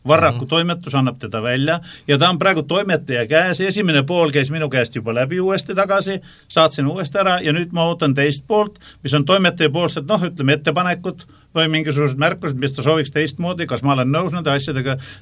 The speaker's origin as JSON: {"language": "Estonian", "region": "Saare County", "country": "Estonia", "said": "Ma tihti võibolla panen midagi seuses sellegi, et ma saaremalt pärit olen murrakuga segamine tead."}